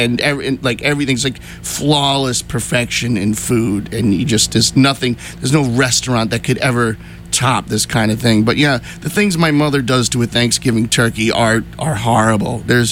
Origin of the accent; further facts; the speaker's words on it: Medford, New York, United States; Medford, actually. Yeah. I'm actually from Medford, New York, as we're sitting here.